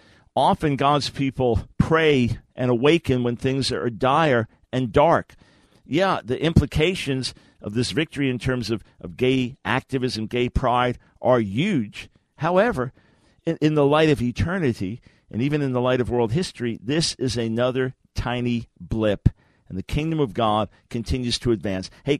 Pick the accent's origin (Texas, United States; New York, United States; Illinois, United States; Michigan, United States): New York, United States; because I'm a New Yorker, I spent most of my life in New York, over the first half in New York.